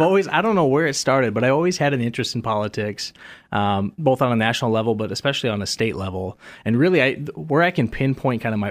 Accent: Rapid City, South Dakota, United States; also born or lived in Sioux Falls; So I'm a lifelong South Dakotan. I'm 30 years old. I was born here in Sioux Falls. I grew up primarily out in Rapid City on the western side of the state.

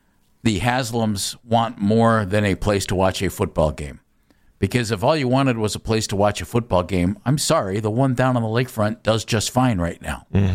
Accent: Ohio, United States; I grew up in Summit County, and I've never lived in Cuyahoga County, but I live in Northeast Ohio.

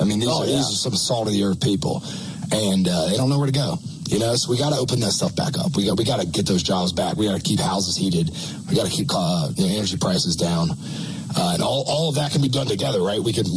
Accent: Virginia, United States; Yeah, growing up on the East Coast, from the Appalachian Mountains of Virginia, Southwest, you know, you think of East Coast, but really we're almost further west than most of Ohio. Coal country.

